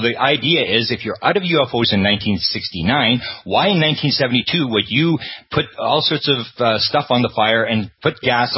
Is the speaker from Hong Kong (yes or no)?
no; Canada; I come from Canada, and the Canadian government got out of the UFO business about the same time as the Americans in the late 60s.